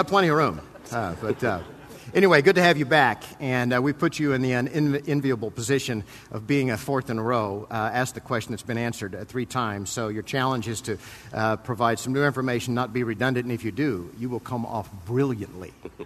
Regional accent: Kansas, United States; I still stay in touch with my home chapter back in Kansas. And did I mention I was from Kansas? Did I mention that?

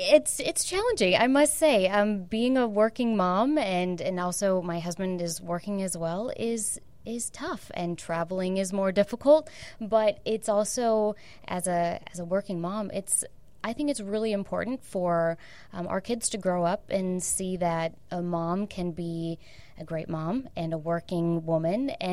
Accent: Galesburg, Illinois, United States; now in Washington, D.C., United States; I grew up in Galesburg, Illinois, between Peoria and the Quad Cities, if you know any geography in Illinois. Came out to D.C. for 2 years

